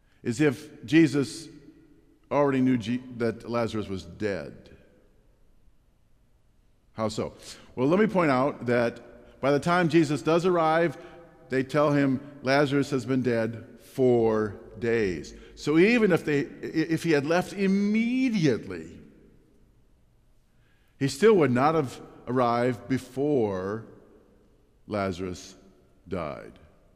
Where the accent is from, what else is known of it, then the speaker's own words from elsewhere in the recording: Wisconsin Dells, Wisconsin, United States; also born or lived in Portage; Now, I didn't grow up in Portage, but I actually was born in Portage. I grew up in a town about 60 miles away from Portage called Wisconsin Dells.